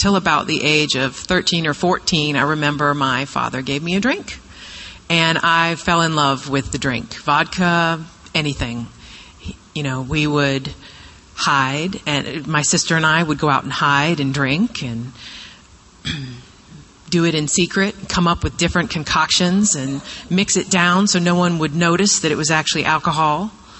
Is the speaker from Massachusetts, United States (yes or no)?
yes; Boston, Massachusetts, United States; I'm an alcoholic and a drug addict. I'm from Boston, Massachusetts.